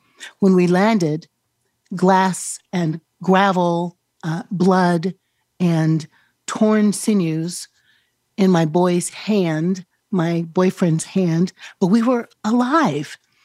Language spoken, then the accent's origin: English; Chicago, Illinois, United States; I grew up in Chicago.